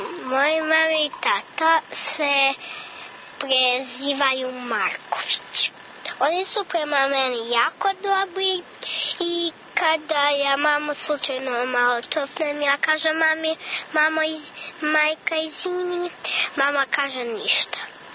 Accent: Toplica, Serbia; Ja imam 4 godine, dolazim iz Toplice

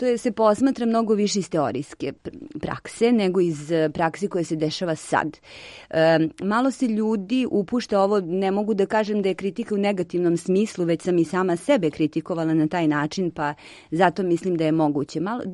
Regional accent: Serbia; ja sam ovde iz Srbije

